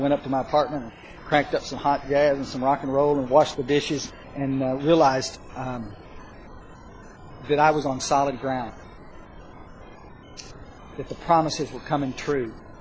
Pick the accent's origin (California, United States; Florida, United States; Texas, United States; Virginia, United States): Texas, United States; Ingram; what's happening in my hometown of Ingram, Texas.